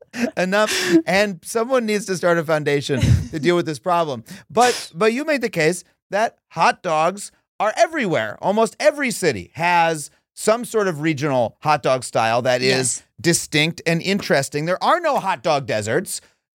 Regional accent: New York City, New York, United States; And I'm saying this as a New Yorker.

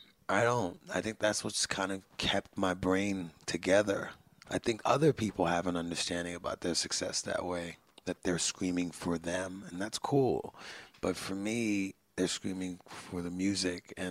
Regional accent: Brooklyn, New York, United States; I'm from Brooklyn. You know, mom's from Haiti, dad's from Puerto Rico. I grew up with hip hop.

